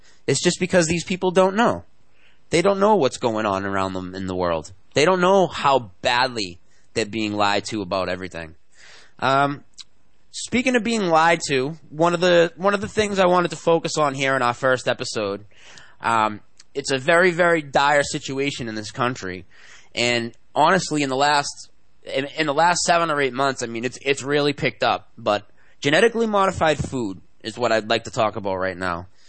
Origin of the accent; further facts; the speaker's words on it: Massachusetts, United States; I'm from Massachusetts. I'm 34 years old